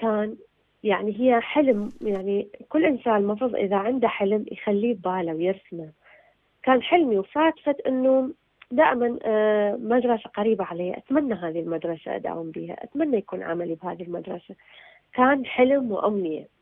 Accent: Iraq; now in Germany; كل عمل أخطو به في ألمانيا يقترن اسمي بالعراق، يقدموني كعراقية.

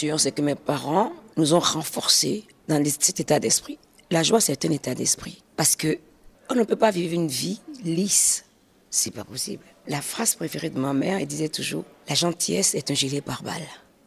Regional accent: Benin; moved away; Quand je suis partie du Bénin, j'ai fait mon premier disque.

